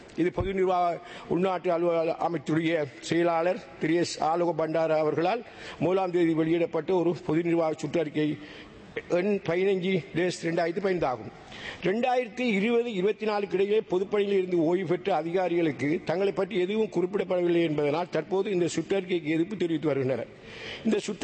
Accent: Addalaichenai, Eastern Province, Sri Lanka; என்னுடைய ஊரை பொறுத்தவரை நான் அட்டாளிச்சேரி பிரதேசத்தைச் சேர்ந்தவன்.

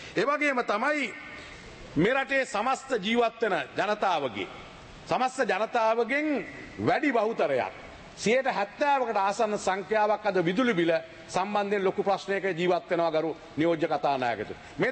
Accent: Beruwala, Western Province, Sri Lanka; born there; මම කළුතර දිස්ත්‍රික්කයේ බේරුවල ඉපදිච්ච කෙනෙක්, මුස්ලිම් ජනතාව එක්ක ඉන්න කෙනෙක්.

